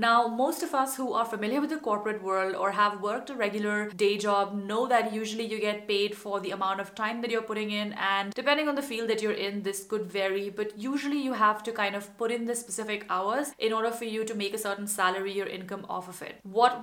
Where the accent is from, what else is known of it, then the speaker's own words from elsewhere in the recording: India; English is a second language; moved away as an adult; now in Germany; my first sort of experiment with blogging was kind of accidental when I moved abroad from India to Germany and started a lifestyle blog, which was all about how to be an expat.